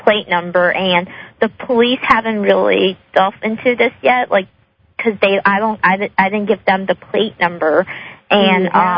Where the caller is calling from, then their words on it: New York, United States; I'm calling from New York.